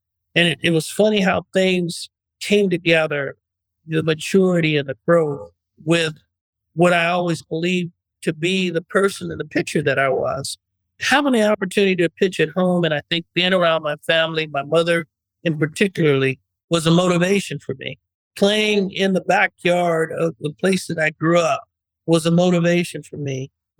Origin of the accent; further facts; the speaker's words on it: Oakland, California, United States; Coming into Oakland, and I didn't have any idea that I didn't perform well in my hometown.